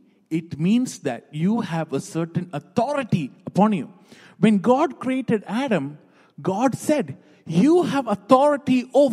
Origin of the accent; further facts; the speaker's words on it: Mylapra, Kerala, India; moved away; also born or lived in United Arab Emirates; I was born in the Middle East in a country called United Arab Emirates. When I was about 5 months old, my parents sent me to live with my mom's parents. So they lived in Mylapra in Kerala.